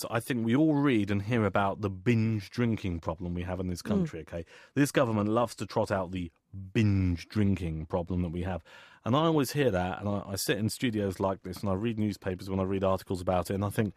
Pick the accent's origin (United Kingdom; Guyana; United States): United Kingdom; Well, because we're British. That's what we do.